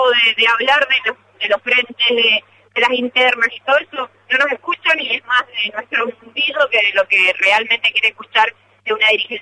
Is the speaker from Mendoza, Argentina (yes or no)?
yes; Mendoza, Argentina; lo que yo quiero también como mendocina